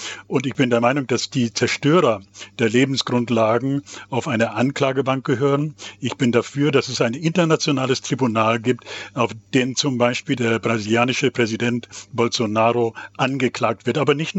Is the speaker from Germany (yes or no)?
yes; Lower Saxony, Germany; Also ich habe vorhin gesagt, ich komme aus dem Emsland.